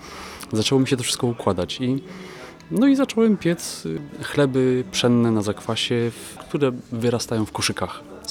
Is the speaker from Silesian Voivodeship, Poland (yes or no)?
yes; Silesian Voivodeship, Poland; Wychowałem się na Śląsku i tam też pamiętam właśnie te piekarnie